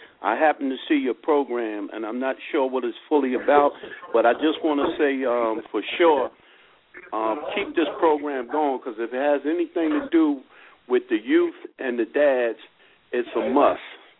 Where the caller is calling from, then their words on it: New Jersey, United States; I'm calling from Eastern Arts, New Jersey. How's everyone?